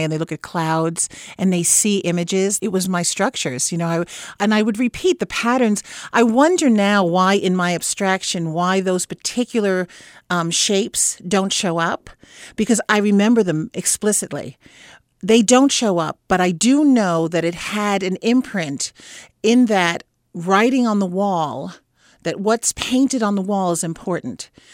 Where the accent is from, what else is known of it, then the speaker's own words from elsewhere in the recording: New York, United States; Well, you know, I grew up in New York in the Bronx in a tenement.